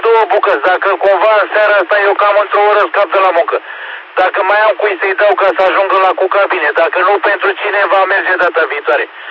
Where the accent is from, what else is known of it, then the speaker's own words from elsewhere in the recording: Pitești, Argeș, Romania; sunt de la Pitești.